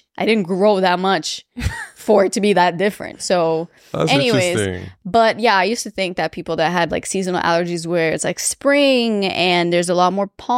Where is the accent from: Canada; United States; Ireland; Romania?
Romania; Just moving, like, in growing up in Romania.